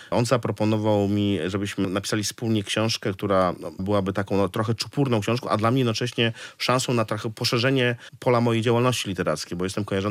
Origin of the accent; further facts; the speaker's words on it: Białystok, Podlaskie Voivodeship, Poland; Moje dzieciństwo, które upływało w Białymstoku, ani w Warszawie.